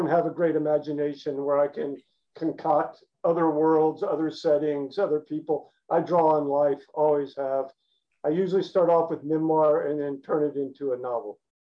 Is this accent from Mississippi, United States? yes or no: yes; Mississippi, United States; I was raised in South Mississippi to hate Ole Miss frat boys.